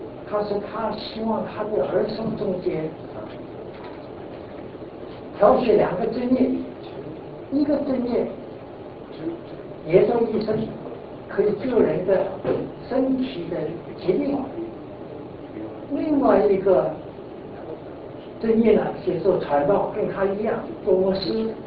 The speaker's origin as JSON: {"language": "Chinese", "region": "Zhejiang", "country": "China", "accent": "Zhejiang", "said": "我是浙江人，浙江话这个浙江口音，那对有些人听了同乡嘛，听起来还舒服一点。那是我从内地，我在沿海，在浙江，高中毕业"}